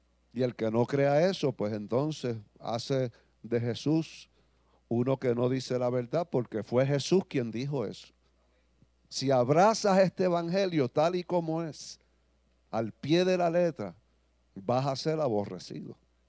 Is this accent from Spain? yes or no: no; New York, United States; born there; Yo nací en Nueva York, soy americano por nacimiento.